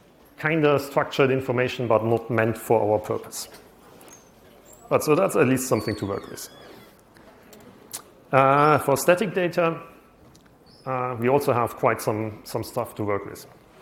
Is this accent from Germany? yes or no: yes; Berlin, Germany; I come from Berlin, so there airports are actually static.